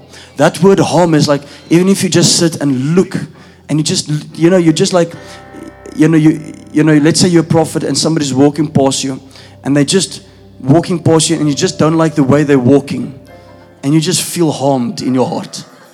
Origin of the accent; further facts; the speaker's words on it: London, United Kingdom; We come from London.